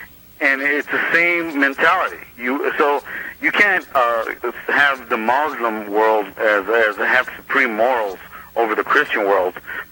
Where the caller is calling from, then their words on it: Los Angeles, California, United States; I'm calling you from East Los Angeles again.